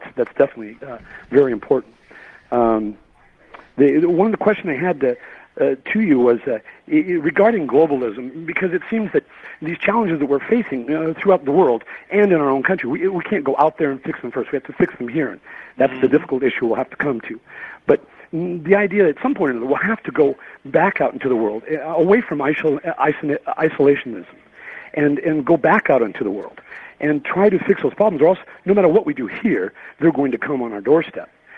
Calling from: Arizona, United States; From Arizona.

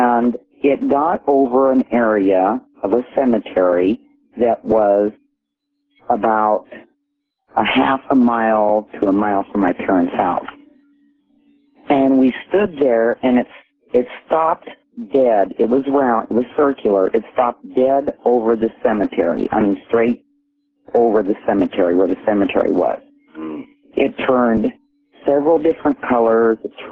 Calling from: Omaha, Nebraska, United States; I'm calling from Omaha, Nebraska.

